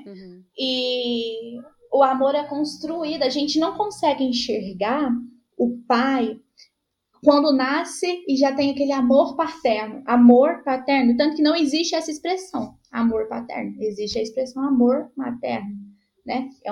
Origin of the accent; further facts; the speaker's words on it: Uberlândia, Minas Gerais, Brazil; eu sou de Uberlândia, Minas Gerais, e hoje eu moro no interior do Rio de Janeiro.